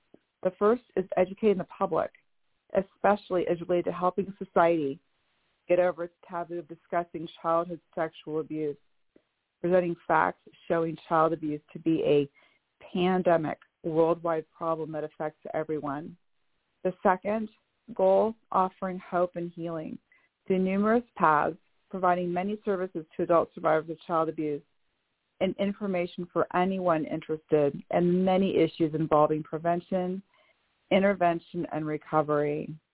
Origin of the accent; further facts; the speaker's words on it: Bellevue, Washington, United States; I am from Bellevue, Washington.